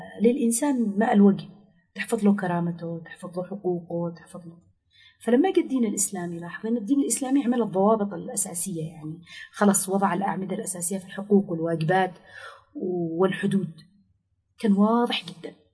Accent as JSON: {"language": "Arabic", "country": "Yemen"}